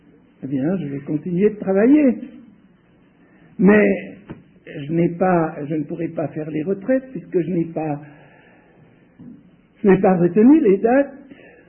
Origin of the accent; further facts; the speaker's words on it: Switzerland; comme je viens de Suisse